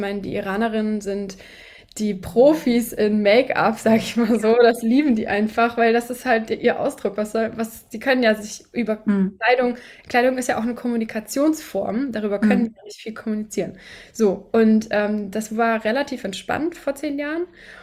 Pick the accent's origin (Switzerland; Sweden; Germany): Germany; born there; Ja, und ich bin dann hier in Deutschland geboren.